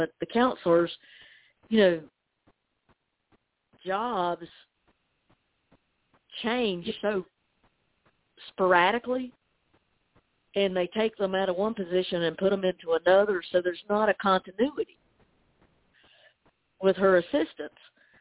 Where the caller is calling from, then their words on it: Gastonia, North Carolina, United States; Gastonia, North Carolina.